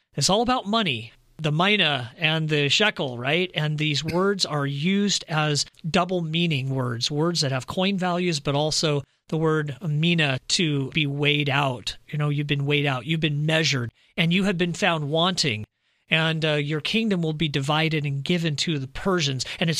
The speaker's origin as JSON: {"language": "English", "region": "California", "country": "United States", "tie": "born or raised there", "said": "Yeah, I grew up in California with earthquakes frequently"}